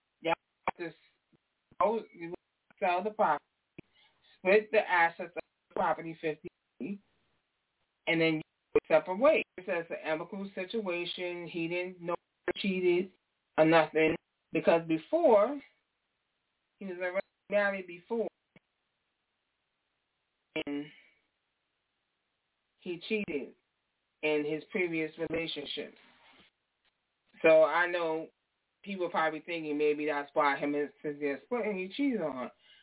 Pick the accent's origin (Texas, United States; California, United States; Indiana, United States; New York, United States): New York, United States; now in New Jersey, United States; I live in New Jersey and I'm from New York.